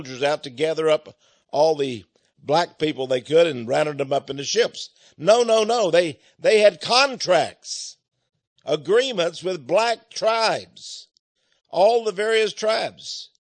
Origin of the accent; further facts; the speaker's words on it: Beaumont, Texas, United States; I come from the South in Beaumont, Port Arthur, Texas. That's right, this side of Louisiana in Texas, on the Neches River.